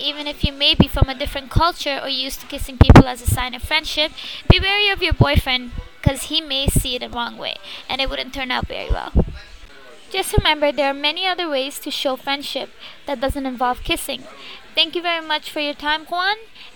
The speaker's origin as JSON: {"language": "English", "town": "Ajax", "region": "Ontario", "country": "Canada"}